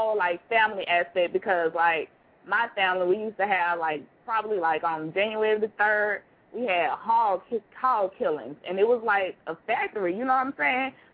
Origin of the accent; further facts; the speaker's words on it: Mississippi, United States; I'm from the SIP. I'm from Mississippi.